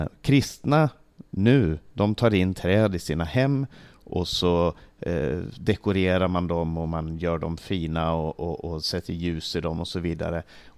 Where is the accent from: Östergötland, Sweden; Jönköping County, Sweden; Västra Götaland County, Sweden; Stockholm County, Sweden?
Stockholm County, Sweden; Stockholm; Själv så är jag uppväxt i Sverige med en väldigt trevlig julhögtid varje år.